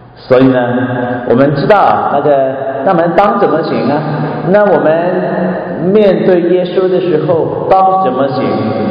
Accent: China; 他不能跟我们中国人同在，他不能跟其他国家的人同在

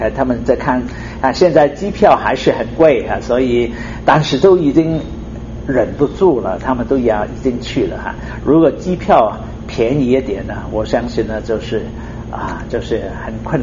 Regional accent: China; 所以呢，我们中国人都是很围绕着吃哈啊！

